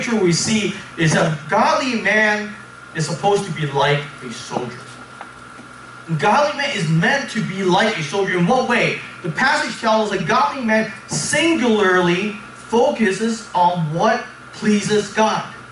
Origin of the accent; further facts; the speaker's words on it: San Diego, California, United States; When I was growing up in San Diego, I grew up in a neighborhood. There were a lot of military families.